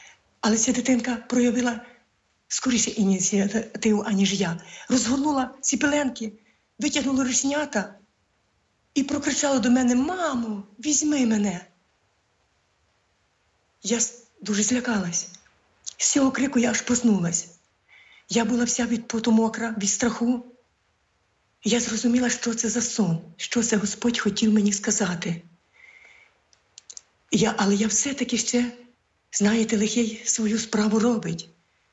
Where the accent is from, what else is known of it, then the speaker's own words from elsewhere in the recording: Borove, Lviv Oblast, Ukraine; Я народилась у селі Борове Сокальського району Львівської області 1960 року, 14 жовтня.